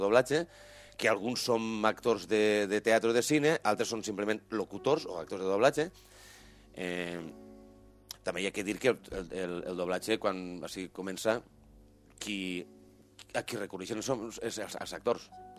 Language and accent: Catalan; Montcada, Valencian Community, Spain; jo soc de Montcada i tinc una mena de fonètica i no, que no té res a veure en la del Coll.